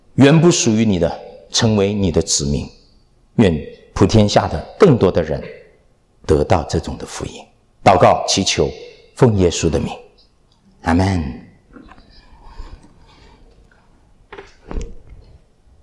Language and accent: Chinese; China; 我们都在国内长大的，对不对？